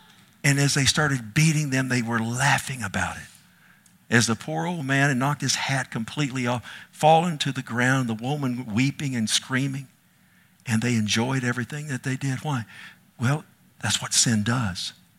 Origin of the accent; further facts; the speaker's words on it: Texas, United States; And I was from Texas.